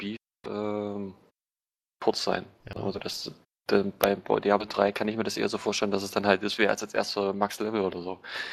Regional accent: Wiesbaden, Hesse, Germany; Ich komme halt hier so aus der Nähe von Wiesbaden, bin 18 Jahre alt

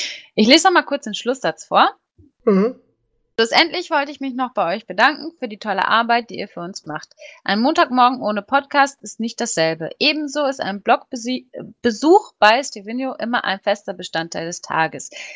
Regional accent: Bremen, Germany; Ich komme ja aus Bremen. Ungefähr aus Bremen.

